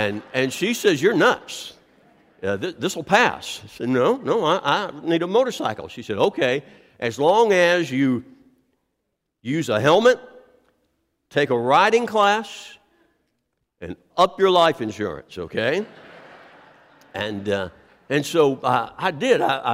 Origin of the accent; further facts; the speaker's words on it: Columbia, Tennessee, United States; moved away as an adult; also born or lived in Lakeland, Florida; I was born and raised in Columbia, Tennessee. Then I went to college in Tennessee, but 2 hours away.